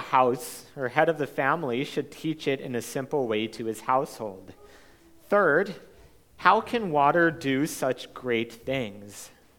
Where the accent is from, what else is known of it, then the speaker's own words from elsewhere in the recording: Canada; am constantly reminded of being Canadian or not being Canadian. Thanks to my accent, they still pick apart a few words that I say a little bit funny or weird